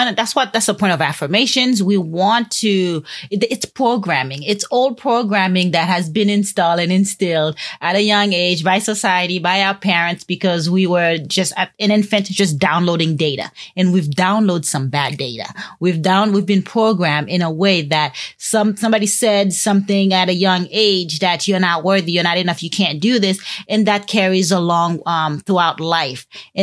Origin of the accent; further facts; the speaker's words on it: Haiti; accent: Haitian; My Haitian accent, I have to say … instead of … Okay, instead of … It is some things my Haitian accent won't allow me to do.